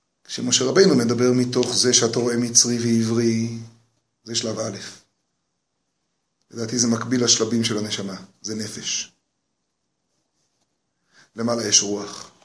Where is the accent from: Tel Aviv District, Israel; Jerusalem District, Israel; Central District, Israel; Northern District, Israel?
Jerusalem District, Israel; Jerusalem; אני גדלתי, השם יעזור, ברחביה. נכון